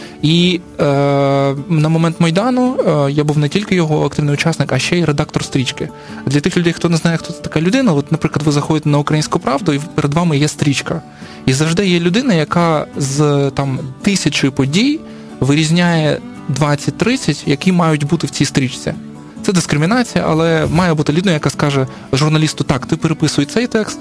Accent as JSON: {"language": "Ukrainian", "town": "Sevastopol", "region": "Crimea", "country": "Ukraine", "moved": "yes", "said": "Бо я сам з Севастополя, і я не внутрішній переселенець, не ВПО, але я тут уже приблизно 10 років"}